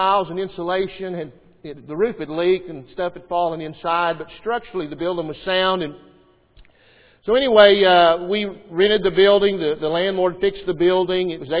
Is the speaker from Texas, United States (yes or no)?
yes; Texas, United States; I mean, I'm from Texas, and I'm looking.